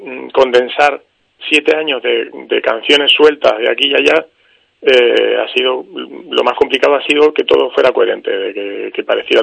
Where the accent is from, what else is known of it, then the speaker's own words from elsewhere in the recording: Argentina; Yo es que soy argentino